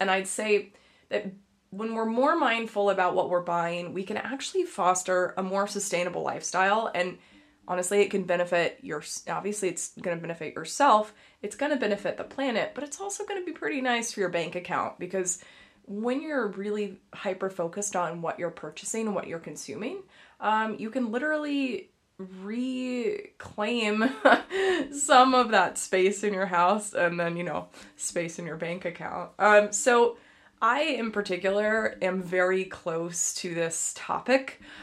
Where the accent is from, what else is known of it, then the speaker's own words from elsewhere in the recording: Dallas, Texas, United States; the long and the short of it is I am originally from Texas, from Dallas, and Dallas, if you're familiar with it, is, you know, very, it's a very interesting place to live.